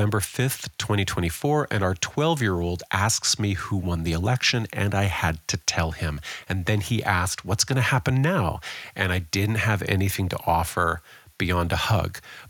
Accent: Canada; here in my home country of Canada

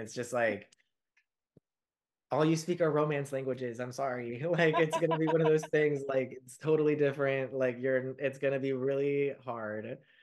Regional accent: Washington, United States; So I was born in Washington State. Oh, shit. Out west. And that's actually where I grew up for most of my childhood.

